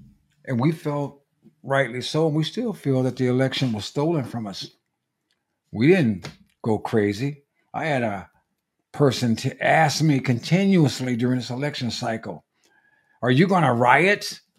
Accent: California, United States; moved away; You know, my former home, well, my home state, I no longer live there, California

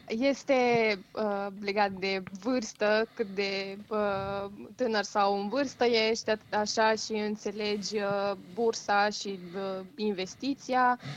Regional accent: Târgu Mureș, Mureș County, Romania; now in Bucharest, Romania; Târgu Mureș, dar sunt în București acum.

